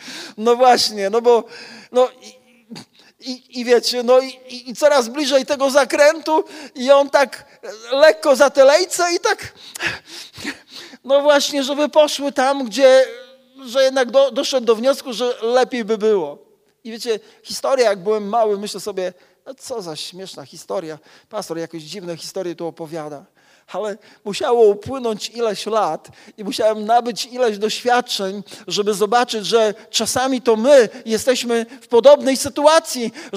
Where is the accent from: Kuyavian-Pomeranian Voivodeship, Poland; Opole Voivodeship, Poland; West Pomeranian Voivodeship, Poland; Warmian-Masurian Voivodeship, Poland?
Warmian-Masurian Voivodeship, Poland; Szczytno; ja się wychowałem w zborze w Szczytnie